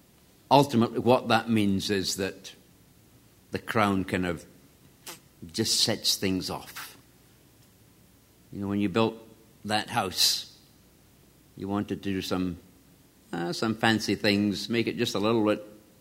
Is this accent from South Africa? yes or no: no; Scotland, United Kingdom; When I was growing up in Scotland, we, as kids, played a board game, known as draughts.